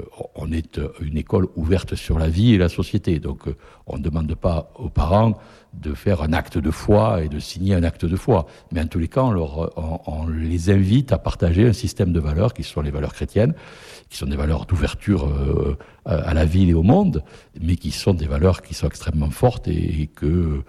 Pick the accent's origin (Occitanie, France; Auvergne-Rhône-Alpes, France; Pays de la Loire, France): Occitanie, France; Moi, je suis natif des Hautes-Pyrénées.